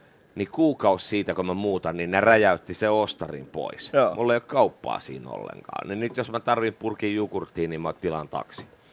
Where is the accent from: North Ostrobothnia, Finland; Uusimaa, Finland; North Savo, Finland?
Uusimaa, Finland; Espoo; also born or lived in Helsinki; Mä synnyin Vuosaaressa. Sitten mä harhauduin espoolaiseksi. Mä olin ala-asteen Laajalahdessa, yläasteen Pohjois-Tapiolan yläasteen laaja. Eli Espoossa noi kouluajat, teiniajat.